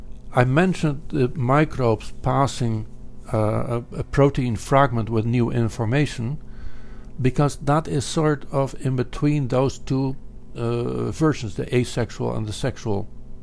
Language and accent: English; Netherlands; I grew up in the Netherlands